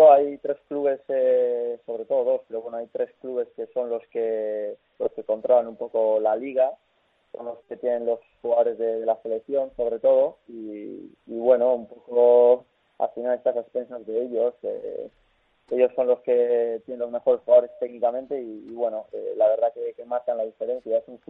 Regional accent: San Sebastián, Basque Country, Spain; Imagínate, yo soy de San Sebastián, sí

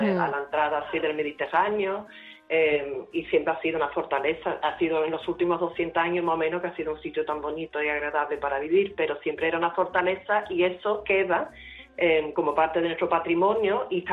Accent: Gibraltar; Aunque somos gibraltareños y británicos

